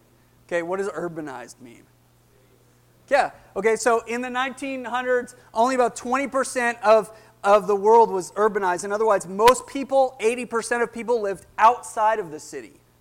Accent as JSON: {"language": "English", "country": "Canada", "said": "I'm Canadian, right? I played hockey. You know, obviously there's a lot of snow there"}